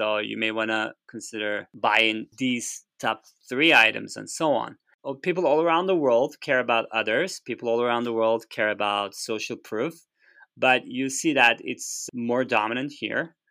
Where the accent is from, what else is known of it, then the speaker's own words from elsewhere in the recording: Turkey; moved away as an adult; now in Japan; I'm originally from Turkey.